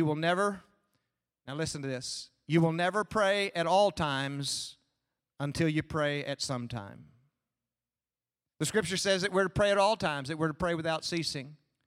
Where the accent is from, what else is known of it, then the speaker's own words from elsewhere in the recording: Bedford, Texas, United States; My parents were both saved before I was born. I grew up in Bedford, Texas, going to church and asked Jesus to be my Lord and Savior when I was 6 years old, sitting in my mother's lap.